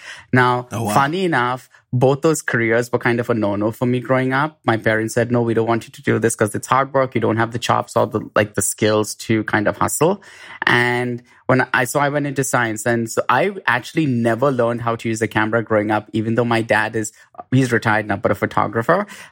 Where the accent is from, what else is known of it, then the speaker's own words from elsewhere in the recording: India; because I grew up in India and I kind of wanted to draw in some of these elements from India.